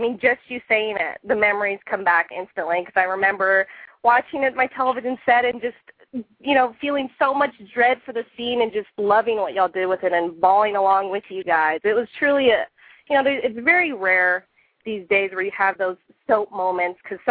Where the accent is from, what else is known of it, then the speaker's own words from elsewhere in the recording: Texas, United States; Sorry, I'm from Texas, so I talk really fast.